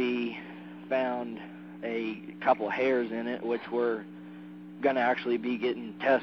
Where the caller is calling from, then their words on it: Greencastle, Indiana, United States; We're from Greencastle, Indiana